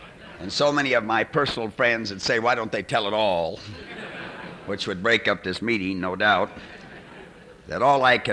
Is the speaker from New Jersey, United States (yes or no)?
no; Minnesota, United States; from Minnesota.